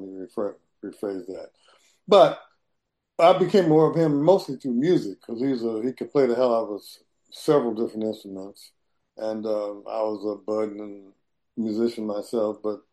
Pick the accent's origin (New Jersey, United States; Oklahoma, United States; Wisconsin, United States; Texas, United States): Oklahoma, United States; Oklahoma City; We have a special guest tonight that I've known about since, well, when I was a kid growing up in Oklahoma City.